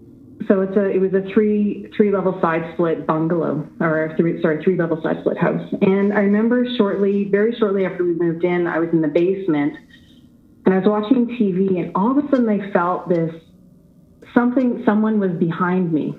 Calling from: Ontario, Canada; I'm calling from Ontario, Canada.

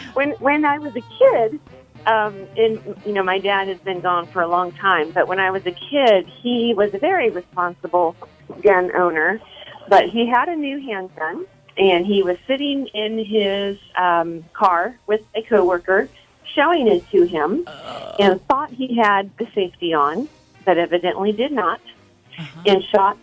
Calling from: Blue Springs, Missouri, United States; from Blue Springs.

